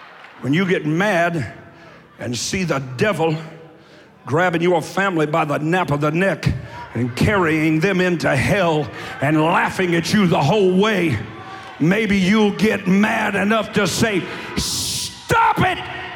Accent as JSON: {"language": "English", "region": "Kentucky", "country": "United States", "said": "I'm from Eastern Kentucky."}